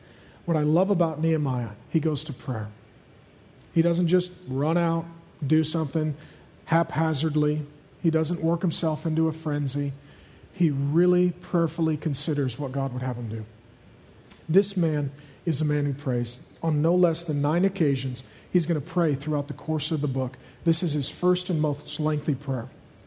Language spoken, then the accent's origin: English; Seattle, Washington, United States; And that was me. I grew up here. I grew up in Seattle. I didn't know Jesus till I was 19.